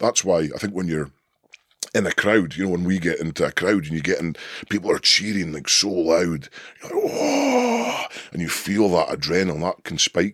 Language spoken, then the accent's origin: English; Scotland, United Kingdom; You know, and Scottish, I think Scottish folk do that. Oh, we're just Scottish.